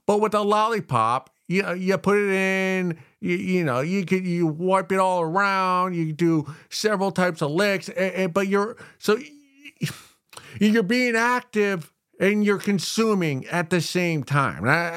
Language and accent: English; Connecticut, United States; Now, of the three, I did not grow up in New York City. I grew up in Connecticut.